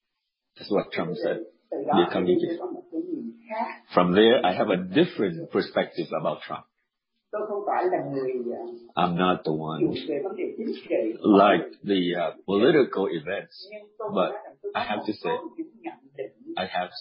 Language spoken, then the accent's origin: English; Colorado Springs, Colorado, United States; I grew up here in Colorado Springs.